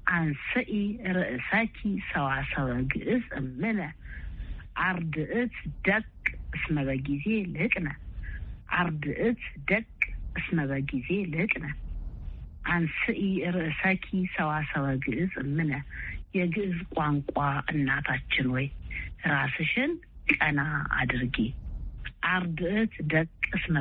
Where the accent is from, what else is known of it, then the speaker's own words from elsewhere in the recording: Addis Ababa, Ethiopia; ተወልጄ የሚያደግኩት በአዲስ አበባ ልዩ ስሙ አማኑኤል ካቴድራል ቤተክርስቲያን አካባቢ ነው